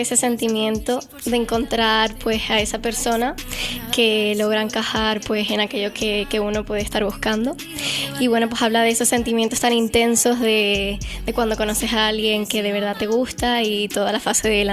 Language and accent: Spanish; Guamasa, Canary Islands, Spain; vivo en Guamasa, pero soy de aquí de Tenerife.